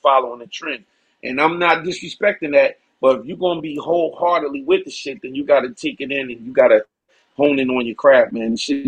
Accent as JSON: {"language": "English", "country": "Canada", "said": "No, I'm from Canada, but I'm from downtown."}